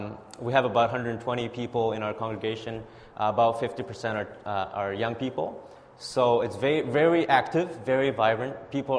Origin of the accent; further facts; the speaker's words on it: Vancouver, British Columbia, Canada; I grew up in Vancouver East Side, so I'm like, this area is my hood. You know, my mom still lives in the area.